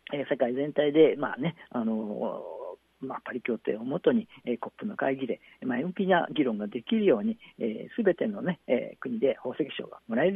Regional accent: Kyoto, Japan; 地元京都で行われていることなんですけども、

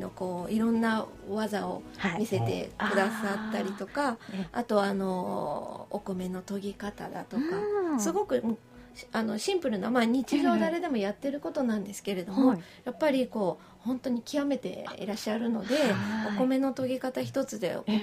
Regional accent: Tamba, Hyogo, Japan; now in Kyoto, Japan; 私が兵庫県 の、はい、あの田舎の出身なので、はい、まあ、丹波市っていうところの出身なので、小さい時から畑とかに、うんうん、あの親しんで大きくなってきたんですね

